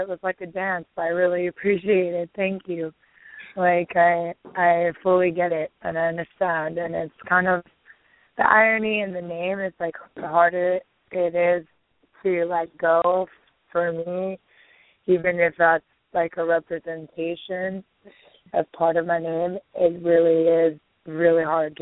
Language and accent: English; Hawaii, United States; also born or lived in Missouri; now in Omaha, United States; Yeah, I live in Omaha, but I was born and raised in Hawaii, but I lived in Missouri for a couple of years, and now I'm a Nebraskan.